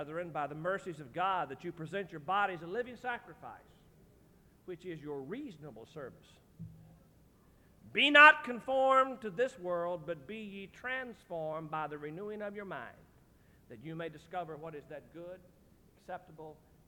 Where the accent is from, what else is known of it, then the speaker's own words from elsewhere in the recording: United States; After all, I'm an American and I'm male.